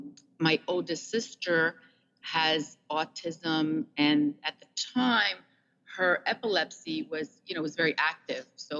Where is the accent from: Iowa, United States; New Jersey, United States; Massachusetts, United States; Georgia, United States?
New Jersey, United States; Hackensack; I grew up in Hackensack, New Jersey, went through the school system there